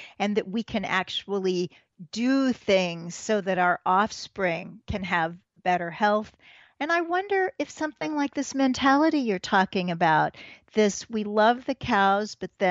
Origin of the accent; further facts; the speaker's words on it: Missouri, United States; So I grew up in Missouri